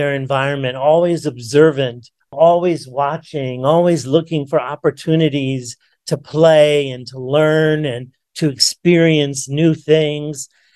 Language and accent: English; New York City, New York, United States; But then I got homesick from my hometown of New York City and decided to move back to New York